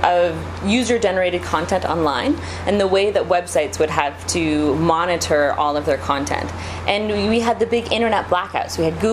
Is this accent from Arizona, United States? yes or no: no; Washington, United States; And so, you know, my home state, Washington, Boeing thinks that they'll see a boon.